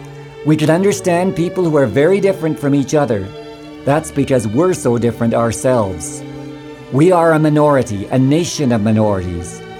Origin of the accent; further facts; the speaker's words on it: Canada; We're called that because we come from Canada. We were born in Canada or moved here. We live here now.